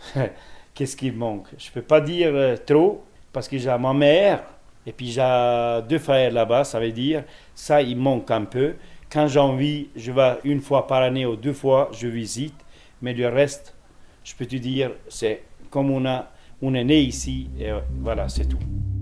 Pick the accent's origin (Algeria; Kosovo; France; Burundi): Kosovo; French is a second language; now in Switzerland; Je suis albanais de Kosovo, j'arrivais ici en Suisse à 88-89, la saison de l'hiver, jusqu'à maintenant, ça veut dire 28 ans.